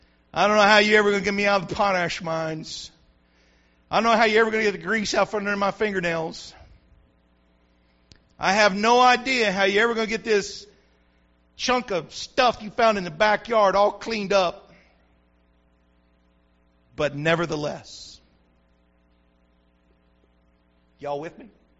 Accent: Carrizozo, New Mexico, United States; Remember, I'm the hick from Carrizozo. I don't have no Bible college.

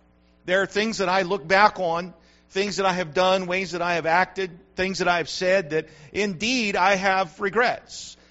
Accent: New Mexico, United States; now in North Carolina, United States; And if you know anything about me, you know I'm from New Mexico, and man, I grew up eating long green chilies from New Mexico. And so you get here to North Carolina

